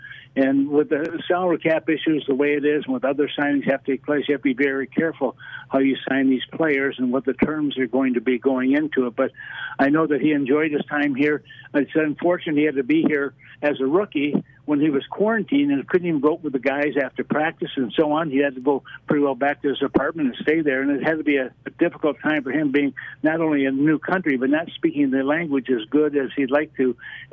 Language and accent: English; Canada; My favorite team as a kid growing up in Canada